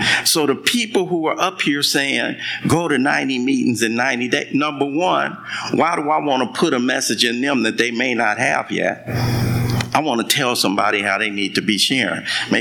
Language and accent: English; Watts, California, United States; I grew up in Watts in the 60s. You know, my old man was an alcoholic. I got five brothers. Six of us grew up in this little two-bedroom apartment in the heart of Watts.